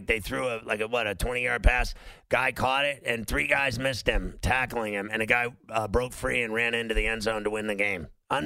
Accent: Pittsburgh, Pennsylvania, United States; I'm a Pirate fan my whole life. I'm from Pittsburgh.

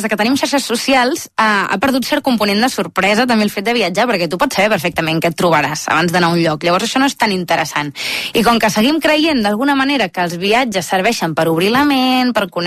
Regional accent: Blanes, Catalonia, Spain

